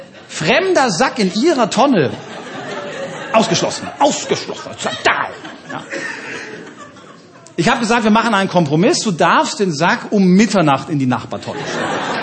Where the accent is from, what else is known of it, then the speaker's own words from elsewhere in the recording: Hamburg, Germany; Die Antwort ist auch für mich als Hamburger jetzt schockierend, um ehrlich zu sein.